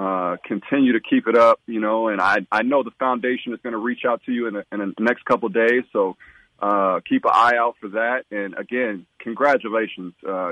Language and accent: English; Peoria, Illinois, United States; now in Bay Area, United States; We've been doing community work the last few years in my hometown of Peoria, Illinois.